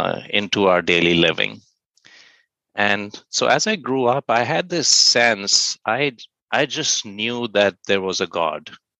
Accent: India; I grew up in India, and I was very fortunate to have been in a family that was a very liberal Hindu-focused family

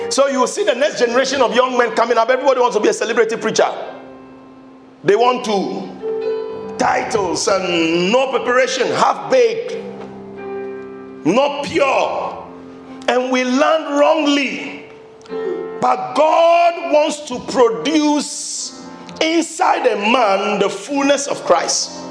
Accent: Ashaiman, Greater Accra, Ghana; Me, I grew up in Ashaiman.

